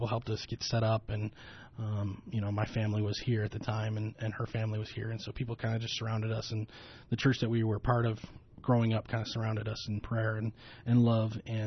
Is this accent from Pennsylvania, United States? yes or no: no; Buffalo, New York, United States; Yeah, I said, we're from Buffalo.